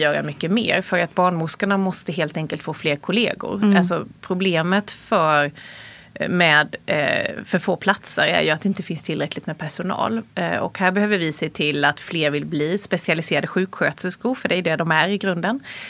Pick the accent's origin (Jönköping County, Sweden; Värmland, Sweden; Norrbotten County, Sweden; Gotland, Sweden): Jönköping County, Sweden; Värnamo; now in Stockholm, Sweden; oavsett om man föder i glesbygden i Norrland eller här i Stockholm eller hemma i Värnamo